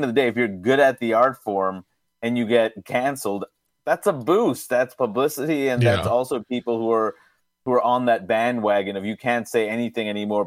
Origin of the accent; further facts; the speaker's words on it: New York, United States; You know, it doesn't matter that I grew up in New York.